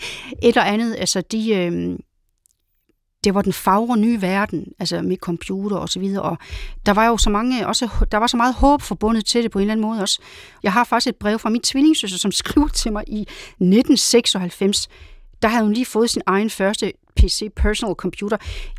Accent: Langeland, Region of Southern Denmark, Denmark; also born or lived in Italy; Altså jeg er fra Langeland, det er det her lille samfund

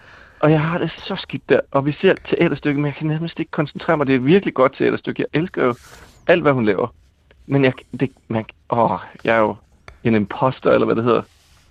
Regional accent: Region of Southern Denmark, Denmark; now in Copenhagen, Denmark; Jeg er sønderjyder.

